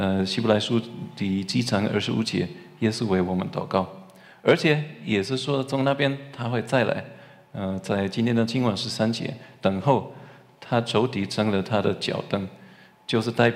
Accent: Germany; Chinese is a second language; 我们在德国的传统，我是德国人

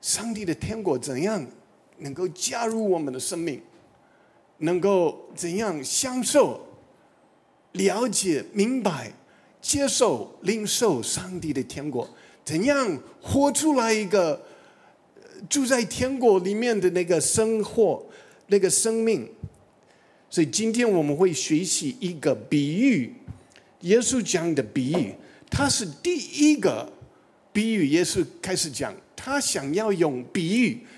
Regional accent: United States; now in Taiwan; 我们美国人觉得华人蛮有智慧

